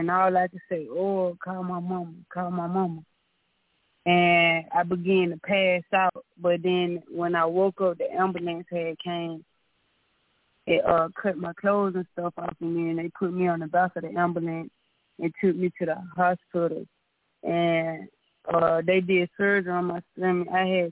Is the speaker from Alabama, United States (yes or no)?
yes; Montgomery, Alabama, United States; He was in Montgomery, Alabama, because I'm from Montgomery, Alabama.